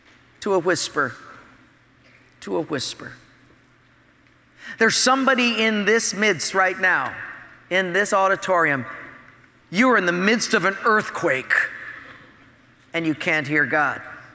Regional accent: Hawaii, United States; And because I'm from Hawaii, our denomination sent me to close down a small little fledgling church of 23 people in Hilo.

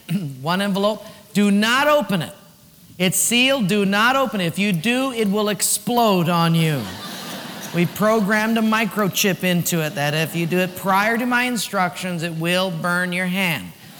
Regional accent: Hilo, Hawaii, United States; I'm from Hilo. A map in color is new.

